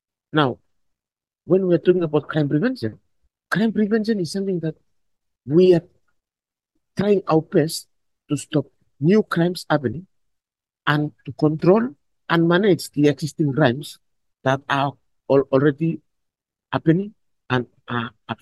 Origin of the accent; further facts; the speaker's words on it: Vanuatu; I'm originally from Vanuatu in a small island called MI. I have 8 brothers and 2 sisters.